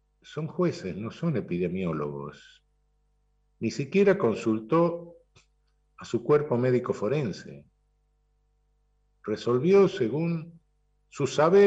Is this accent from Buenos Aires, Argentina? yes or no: yes; Buenos Aires, Argentina; Yo soy autonomista en la ciudad de Buenos Aires, soy porteño autonomista.